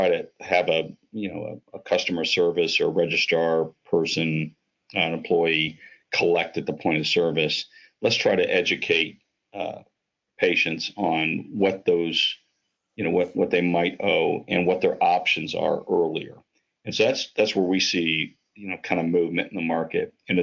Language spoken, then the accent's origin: English; Columbus, Ohio, United States; you know, I'm from Columbus, Ohio, and I see it today